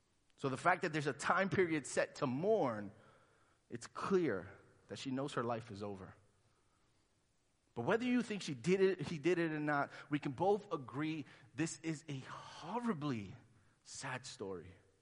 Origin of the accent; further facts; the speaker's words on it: Brooklyn, New York, United States; also born or lived in Honduras; I'm from Honduras. I'm originally from Honduras. I was born there. 3 years old, we came to Brooklyn. So my family didn't know much English when we got here. So I grew up hearing a lot of Spanish in the house, a lot of Spanish sayings.